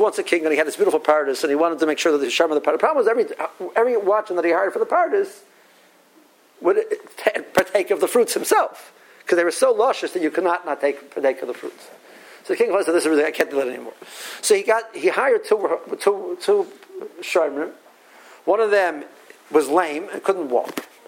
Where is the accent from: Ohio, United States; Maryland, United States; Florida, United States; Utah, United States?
Ohio, United States; Cleveland; I'm from Cleveland, so he's a Clevelander.